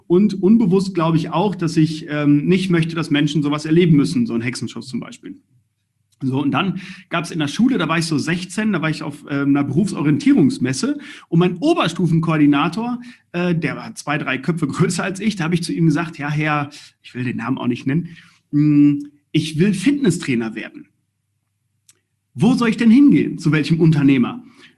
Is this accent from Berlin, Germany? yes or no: no; Balve, North Rhine-Westphalia, Germany; Damals, ich komme aus Balve im Sauerland, so ein kleines Dörfchen